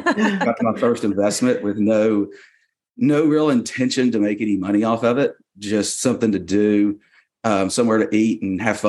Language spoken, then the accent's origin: English; Birmingham, Alabama, United States; But I grew up in Birmingham, Alabama. We had a condo down in Destin, or multiple condos growing up.